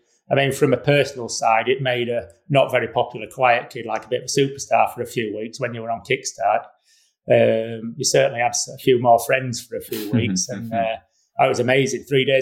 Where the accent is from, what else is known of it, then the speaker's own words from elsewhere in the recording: Yorkshire and the Humber, United Kingdom; And we're in a position, you know, born and bred in Yorkshire, terrain absolutely everywhere, you know, plenty to go at.